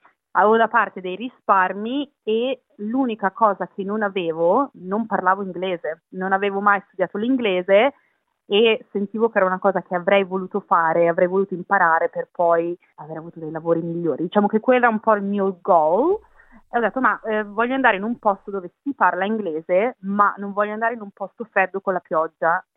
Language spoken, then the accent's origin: Italian; Rozzano, Lombardy, Italy; now in Australia; racconto sempre qua in Australia, quando dico che sono di Milano, la maggior parte delle persone dicono wow, che bello Milano, la fashion, tutte le persone belle, i palazzi luccicanti. Dico sì, ma non siete mai stati a Rozzano? Io sono cresciuta dove praticamente cammini per strada